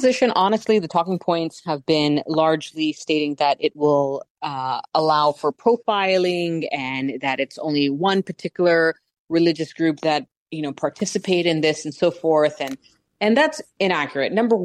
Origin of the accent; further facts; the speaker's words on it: United States; I'm an American born and raised.